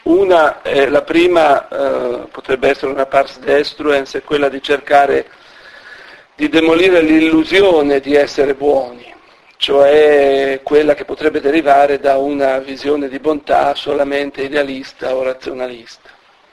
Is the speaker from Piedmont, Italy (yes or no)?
no; Genoa, Liguria, Italy; siccome sono genovese ne ho fatte poche copie